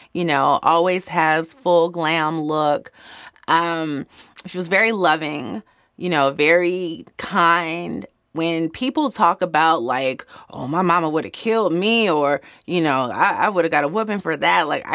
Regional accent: Chicago, Illinois, United States; I grew up in a mixed race, mixed class neighborhood called Hyde Park

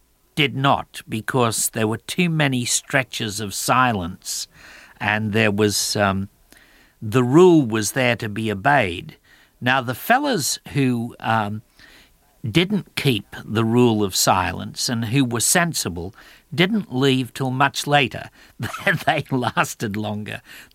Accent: Australia; going to an all-boy school and then entering an all-boy seminary and then being an Australian

